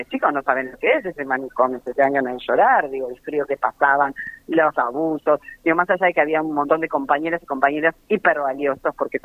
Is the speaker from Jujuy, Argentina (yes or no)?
no; Tigre, Buenos Aires Province, Argentina; yo soy del Delta de Tigre, de una isla, ¿no?